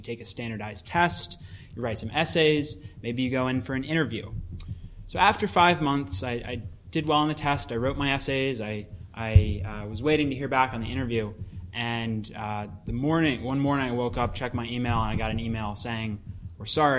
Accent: Philadelphia, Pennsylvania, United States; I grew up in Philadelphia. I was living at home in Philadelphia.

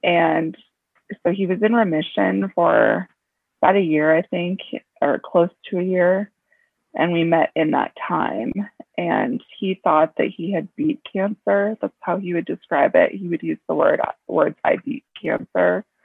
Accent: Billings, Montana, United States; I was living in Billings at the time, and I grew up in Billings, and so we were like readjusting to Montana

